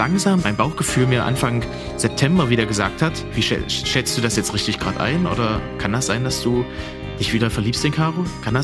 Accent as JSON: {"language": "German", "town": "Schönebeck", "region": "Saxony-Anhalt", "country": "Germany", "said": "Also wir kommen beide aus Schönebeck im schönen Sachsen-Anhalt."}